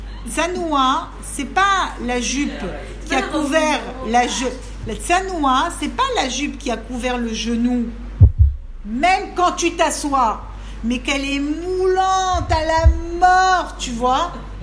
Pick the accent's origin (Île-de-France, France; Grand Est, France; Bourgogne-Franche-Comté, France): Île-de-France, France; Paris; Maintenant moi je venais de Paris, je comprenais pas.